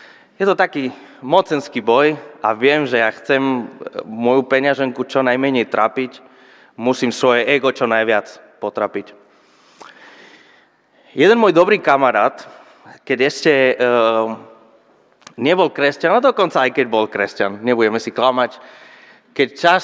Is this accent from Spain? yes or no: yes; Spain; Slovak is a second language; now in Slovakia; A pochádzam zo Španielska, inak to asi za tých 11 rokov, čo som na Slovensku